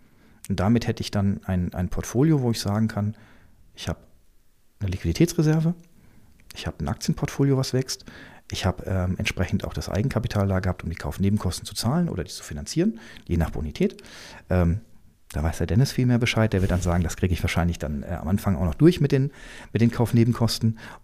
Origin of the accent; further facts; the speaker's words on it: Frankfurt, Hesse, Germany; ich komme aus dem Frankfurter Raum üblich und dort habe ich auch meine ersten 8 Jahre Investorentätigkeit oder Kapitalanlegertätigkeit gehabt